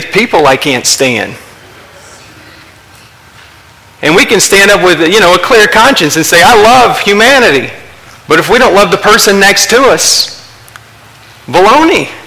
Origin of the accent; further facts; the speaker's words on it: Texas, United States; And you know, I'm from Texas.